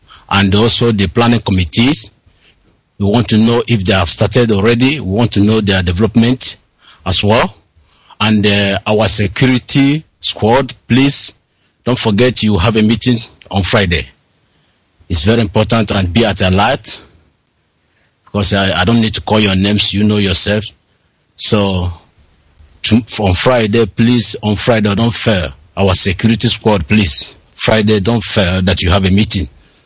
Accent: Amokahira, Anambra, Nigeria; now in Germany; I'm calling from Germany. I am from Amokahira, local government, Anambra State.

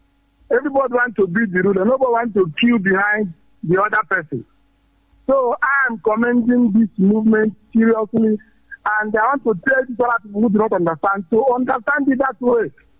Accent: Biafra, Nigeria; I'm from Biafra land.

